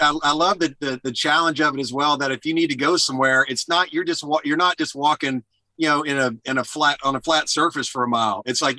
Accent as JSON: {"language": "English", "region": "Alabama", "country": "United States", "tie": "born or raised there", "said": "I was born and raised in Alabama. So during the summers, we would have, two a days where it's 100 degrees, 100% humidity."}